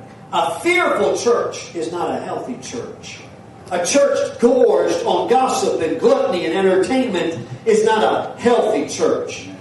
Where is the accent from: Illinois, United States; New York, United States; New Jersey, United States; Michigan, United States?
New York, United States; New York City; When I grew up in New York City